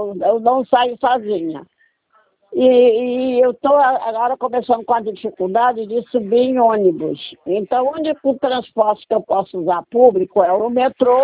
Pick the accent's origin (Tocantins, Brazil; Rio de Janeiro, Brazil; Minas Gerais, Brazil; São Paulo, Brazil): Rio de Janeiro, Brazil; eu sou do Rio. Sou do Rio.